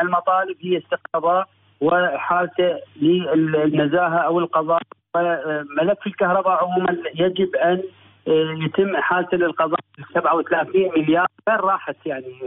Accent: Iraq; نحن كمواطنين عراقيين يقود احتجاجاتنا الفقر

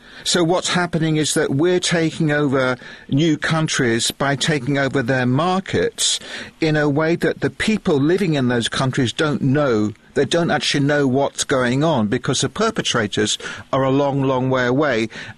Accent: United Kingdom; I'm British and I know all about colonialism.

